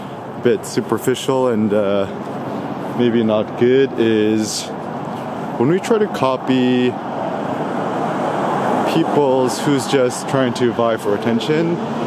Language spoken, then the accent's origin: English; California, United States; I'm from the Bay Area, I took out my 510 air code